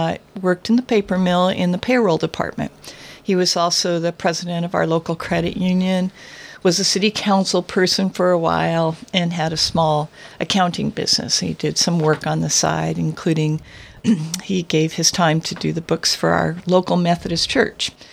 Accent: Camas, Washington, United States; I was raised up in Camas, Washington, which is a stinky little mill town, beautifully sited, about the same size as Port Townsend was during the time I grew up

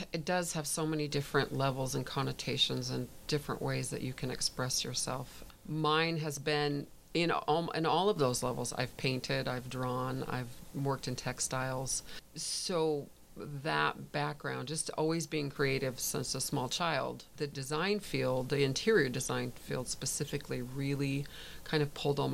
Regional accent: Belfair, Washington, United States; No, I graduated from high school in Belfair, North Mason High School.

